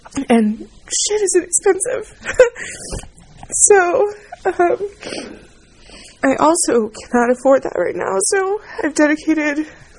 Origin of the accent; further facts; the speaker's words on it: the South, United States; It was in Nashville. Like, I'm from the South. I love food. We love food. We don't know normal portion sizes. We don't know things that are not fried.